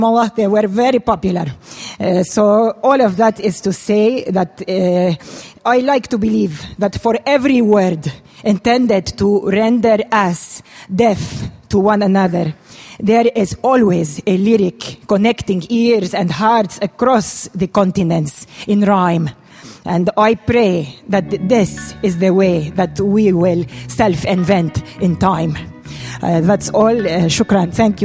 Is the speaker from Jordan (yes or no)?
yes; Jordan; I am originally from Jordan